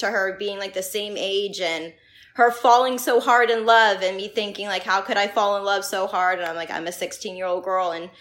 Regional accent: Philadelphia, Pennsylvania, United States; I grew up in South Philly and she grew up in Reading, Pennsylvania, which isn't far from that area.

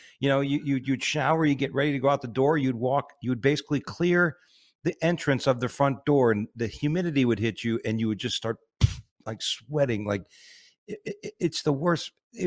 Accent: Pittsburgh, Pennsylvania, United States; born there; Actually, I was born in Pittsburgh. I was born in Pittsburgh, but I've been smoking weed since I'm four, so I look Asian now.

